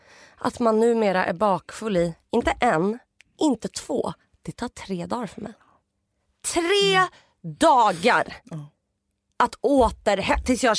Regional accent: Huddinge, Stockholm County, Sweden; Jag kommer från Huddinge.

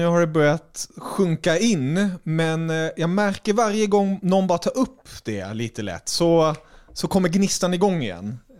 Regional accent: Germany; så att folk inte tänker att jag är tysk och subjektiv här

